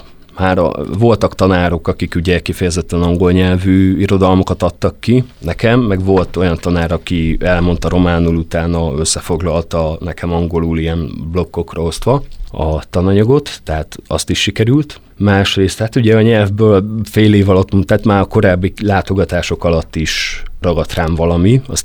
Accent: Debrecen, Hajdú-Bihar, Hungary; now in Miskolc, Hungary; Debrecenben születtem, ott nőttem fel, aztán mégis a kulturális antropológia miatt kerültem a Miskolci Egyetemre, meg aztán Miskolcra.

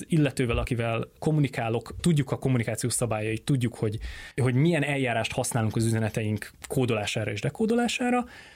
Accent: Debrecen, Hajdú-Bihar, Hungary

